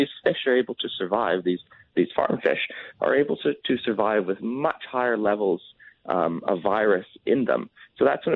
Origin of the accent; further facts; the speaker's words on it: British Columbia, Canada; But I grew up in the Discovery Islands, and that's kind of ground zero for the salmon farming industry.